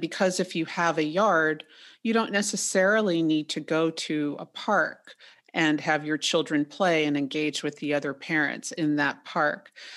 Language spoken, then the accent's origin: English; New York City, New York, United States; I experienced it growing up in Manhattan and just didn't think about it because it was the way it's always been.